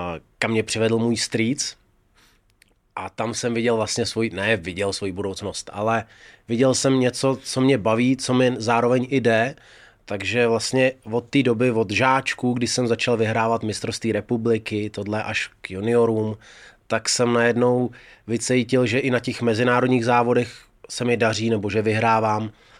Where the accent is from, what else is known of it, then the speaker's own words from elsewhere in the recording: Dagestan, Russia; Czech is a second language; now in Czechia; jsem byl vlastně z Dagestánu, z Ruska, Ruská federace, tohle. Takže kdybych byl určitě ze Slovenska, tak to občanství mám hned.